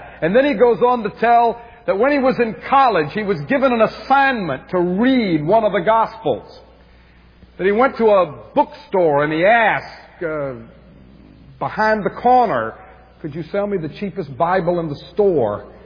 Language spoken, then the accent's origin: English; New York City, New York, United States; Growing up in New York City, I came from a very traditional and conservative Jewish home.